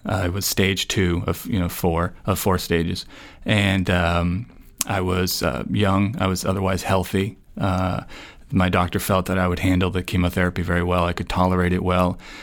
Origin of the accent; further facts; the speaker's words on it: New Haven, Connecticut, United States; I was living in New Haven. I'm from New Haven